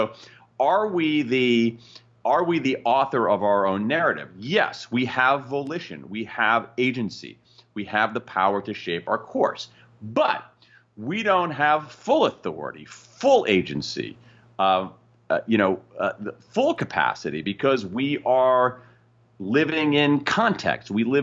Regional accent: Columbus, Ohio, United States; I grew up in Columbus, Ohio, in the shadow of the Ohio State University. And went to Northwestern.

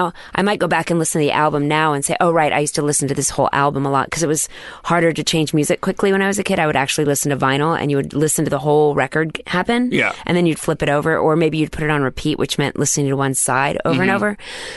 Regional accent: Dallas, Texas, United States; because I grew up in Dallas. I didn't grow up in like Los Angeles

